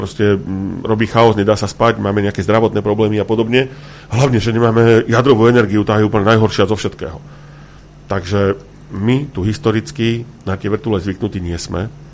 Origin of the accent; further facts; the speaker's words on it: Bratislava, Bratislava Region, Slovakia; moved away as an adult; Ja som osobne z Bratislavy. Presťahoval som sa odtiaľto, lebo som chcel žiť trošku viac v prírode, v kľude